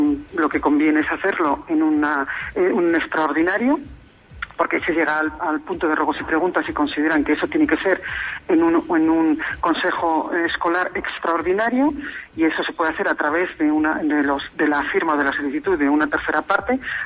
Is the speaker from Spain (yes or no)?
yes; Teruel, Aragon, Spain; que somos todos de Teruel y pretendemos lo mejor para nosotros